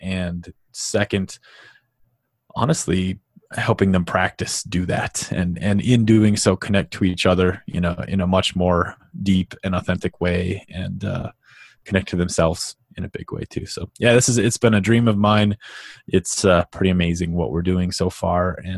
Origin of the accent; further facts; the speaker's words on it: Drayton, North Dakota, United States; also born or lived in Minnesota, United States; I grew up in a town called Drayton, North Dakota for most of my childhood, and has about 600 people. And it's 30 miles from Canada and right on the Minnesota borde